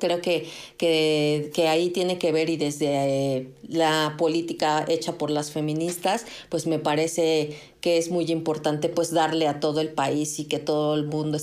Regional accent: Mexico City, Mexico; Y mira que soy de la Ciudad de México

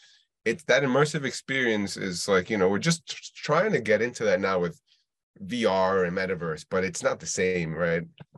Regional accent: New York City, New York, United States; growing up in Uptown Manhattan and then, you know, being exposed to downtown Wall Street

